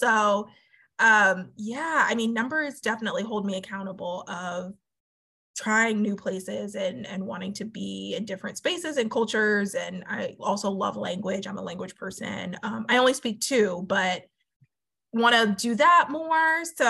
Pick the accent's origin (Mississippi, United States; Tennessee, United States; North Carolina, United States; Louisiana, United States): North Carolina, United States; now in Washington, D.C., United States; I have every sort of like Southern ness about me, and I grew up in North Carolina. So when I moved here to the DC area